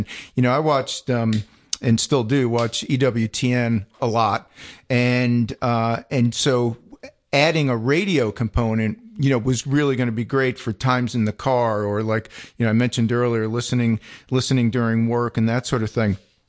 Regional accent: Staten Island, New York, United States; So I grew up on Staten Island, right? Southernmost point of New York State, 16 years of Catholic school.

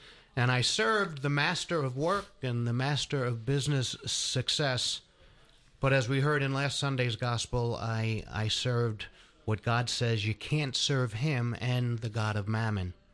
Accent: Long Island, New York, United States; I was born and raised up in Long Island, and being a cradle Catholic and attending Catholic elementary school and also Catholic high school.

